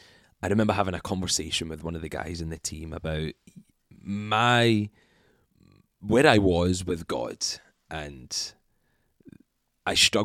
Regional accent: Scotland, United Kingdom; So hello everyone. … I am from Scotland

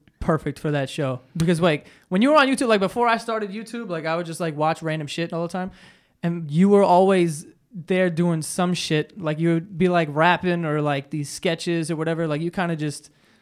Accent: New York, United States; Like, I always tell people, like, I'm such a New Yorker.

